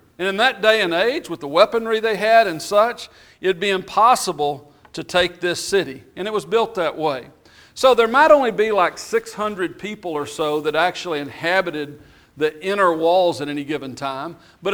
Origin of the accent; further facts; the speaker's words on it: Texas, United States; places like I grew up in West Texas, where it rained, 12, 13, 14 inches a year.